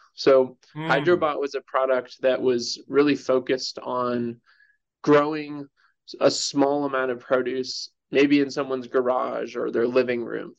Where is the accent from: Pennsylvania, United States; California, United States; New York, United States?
New York, United States; Brooklyn; moved away as an adult; now in Colorado, United States; I grew up originally in Brooklyn, New York. And then after high school, I moved to Germany for a year